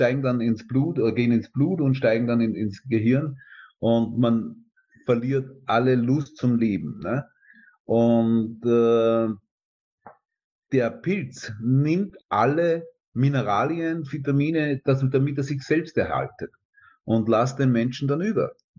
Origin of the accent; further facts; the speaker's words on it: Wels, Upper Austria, Austria; born there; Ich bin 55 Jahre alt, in Wels geboren